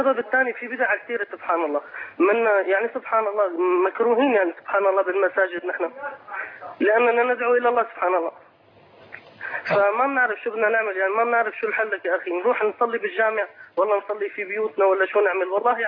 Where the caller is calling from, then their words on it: Syria; أنا محاكيك من سوريا، جزاك الله خيرا.